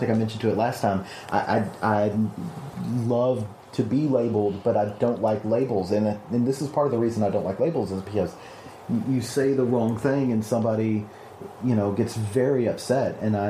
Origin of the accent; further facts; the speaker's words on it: the South, United States; I am from the South, and we don't put collars on many things that aren't dogs.